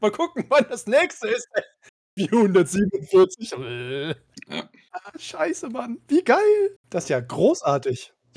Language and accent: German; Cologne, North Rhine-Westphalia, Germany; born there; Also ich muss an dieser Stelle mal ganz kurz als gebürtiger Kölner, wie ja vielleicht einige wissen, da reingrätschen.